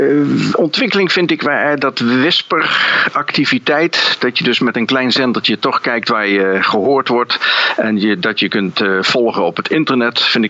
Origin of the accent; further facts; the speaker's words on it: Geldrop, North Brabant, Netherlands; now in Almelo, Netherlands; Ik ben 62 jaar oud. Ik woon in Almelo. Ik heb een technische achtergrond en ik kom oorspronkelijk uit Gelderop in Brabant. En ik woon sinds 1981 in Almelo